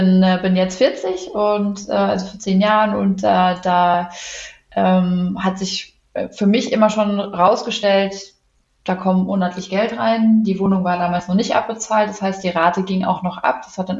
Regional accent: Wiesbaden, Hesse, Germany; bin aus Wiesbaden, wohne auch in Wiesbaden

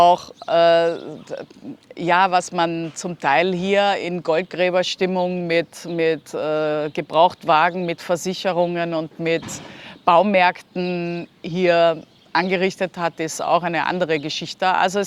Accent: Lower Austria, Austria; wenn man so alt ist wie ich und damals als Kind in Niederösterreich oder im Waldviertel in der Gegend das Kind war.

